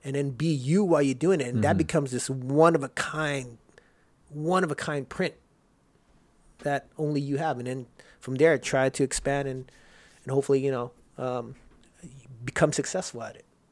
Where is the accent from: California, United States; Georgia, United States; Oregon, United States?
California, United States; Rosemead; I grew up in Rosemead, and it was some tough times back then. You know what I mean? We had drug dealers, gang members all, outside the house and shit.